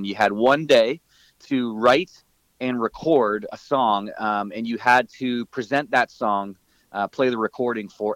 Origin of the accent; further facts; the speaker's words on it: Niagara Falls, Ontario, Canada; I grew up in Niagara Falls. There was no country station